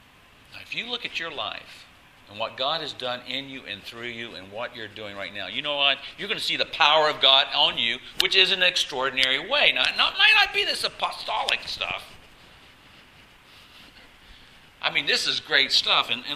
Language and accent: English; North Carolina, United States; I'm from North Carolina, United States. I grew up, I never saw an Asian person